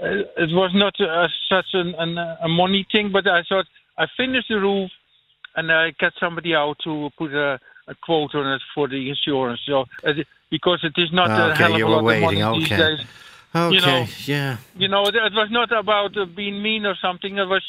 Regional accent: Amsterdam, North Holland, Netherlands; English is a second language; moved away as an adult; now in Ireland; I'm original from Amsterdam

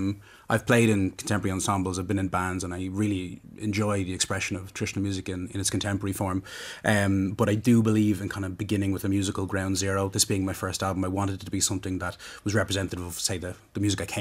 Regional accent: Dublin, Leinster, Ireland; I mean, I'm ultimately a child of the inner city.

